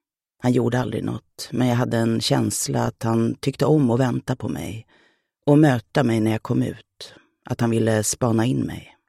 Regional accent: Södertälje, Stockholm County, Sweden; Min pappa jobbade i hamnen i Södertälje. Det var där jag växte upp. Jag flyttade hemifrån när jag var 18, 1965

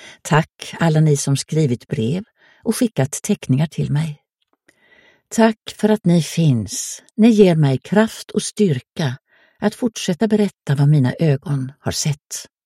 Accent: Kisvárda, Szabolcs-Szatmár-Bereg, Hungary; Swedish is a second language; now in Sweden; Jag är född i Kirschwarda. Jag skulle åter få besöka min älskade hemstad.

